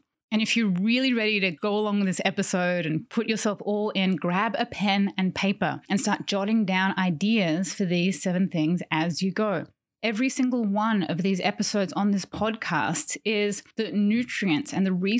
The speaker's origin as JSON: {"language": "English", "country": "Australia", "tie": "born or raised there", "said": "If you are back in my hometown of Australia, yeah, it's a country, but it's kind of also a town."}